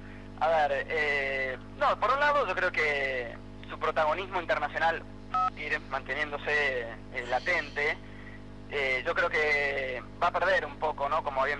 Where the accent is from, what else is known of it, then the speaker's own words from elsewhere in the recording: Argentina; yo lo que estoy viendo desde aquí, también siendo argentino, conociendo cómo está un poco la situación allá